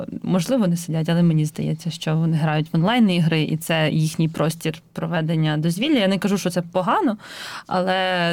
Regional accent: Kyiv Oblast, Ukraine; born there; Я народилася в Київській області, я не з Галичини, я тут приїжджа 5 років, як.

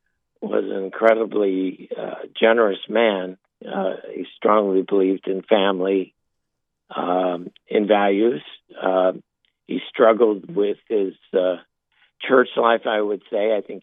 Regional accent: Cincinnati, Ohio, United States; also born or lived in Louisville; I was born in Louisville, Kentucky, longer ago than I care to mention, but spent my entirety of my childhood in Cincinnati, Ohio, with my family and my 9 brothers and sisters.

